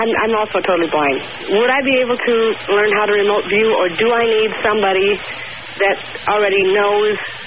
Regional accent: Oklahoma, United States; from Oklahoma.

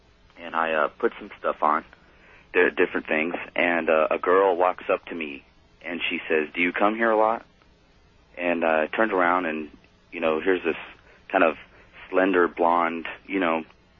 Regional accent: El Paso, Texas, United States; now in San Antonio, United States; I grew up in El Paso, Texas.

